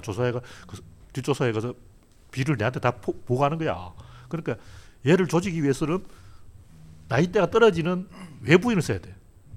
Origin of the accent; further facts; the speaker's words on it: Gyeongsang, South Korea; 이 사람이 일단 내가 경상도 사람인 걸 알아봤구나.